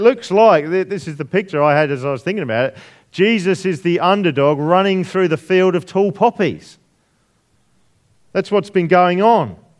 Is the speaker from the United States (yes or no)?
no; United Kingdom; now in Australia; ingredient of Britishness to always side with the underdog, usually because we are the underdog. Oh no, I'm Australian now, sorry. Oh no, I'm dual.